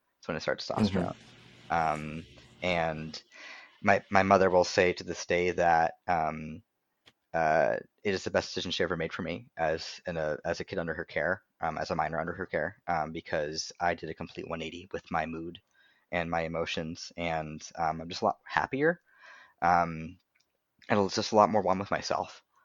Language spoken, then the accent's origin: English; Boston, Massachusetts, United States; So yes, while I grew up in Boston and grew up in a pretty liberal home environment